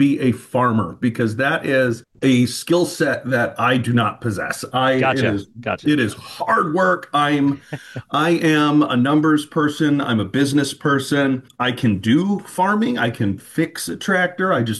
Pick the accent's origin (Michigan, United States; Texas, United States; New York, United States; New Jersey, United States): Michigan, United States; North Muskegon; also born or lived in Hesperia; I started in North Muskegon, and that's where we spent kind of most of our time. And then my family decided to purchase some land up in Hesperia, the later part of high school.